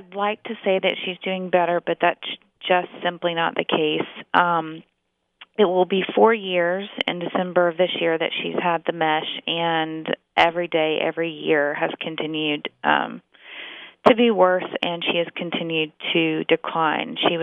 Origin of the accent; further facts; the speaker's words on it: Texas, United States; now in California, United States; We're actually from Texas originally, and we're here in California to go to the UCLA School of Medicine